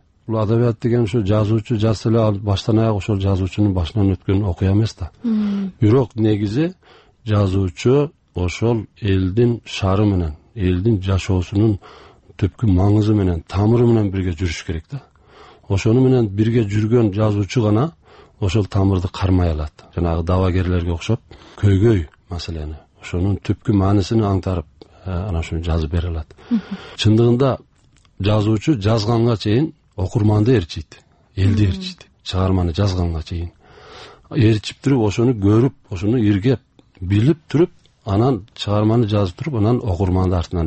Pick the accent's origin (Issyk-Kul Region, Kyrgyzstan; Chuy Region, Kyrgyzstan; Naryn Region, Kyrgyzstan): Naryn Region, Kyrgyzstan; Мен өзүм туулуп өскөн жерим ошол Жергетал району.